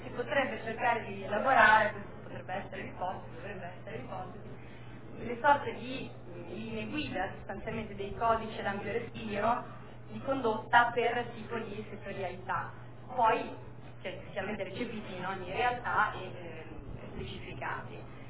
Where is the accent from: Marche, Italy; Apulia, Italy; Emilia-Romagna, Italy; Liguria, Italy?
Emilia-Romagna, Italy; Bologna; sono un avvocato, vengo da Bologna, dove abito ed esercito la mia professione.